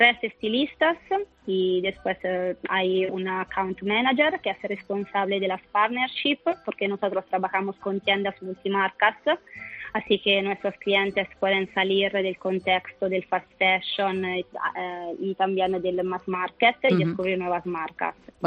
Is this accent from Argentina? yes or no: no; Italy; Spanish is a second language; now in Barcelona, Spain; Trabajamos aquí en Barcelona. Yo soy italiana, como podéis notar